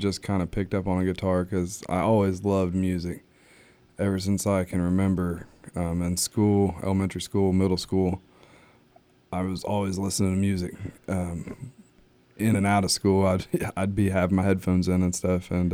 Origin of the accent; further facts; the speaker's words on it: Martinsville, Indiana, United States; I'm from Morgan County. Grew up around Martinsville, Paragon, Monrovia area.